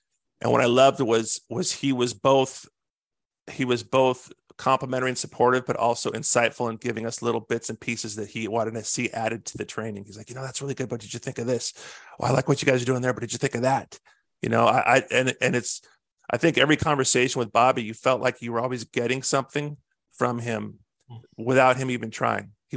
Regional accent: California, United States; We hit it off right away, even though I was from California.

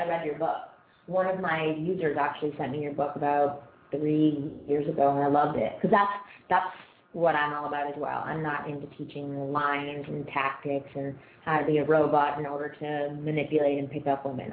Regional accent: Toronto, Ontario, Canada; when I was in Toronto. I'm from Toronto originally

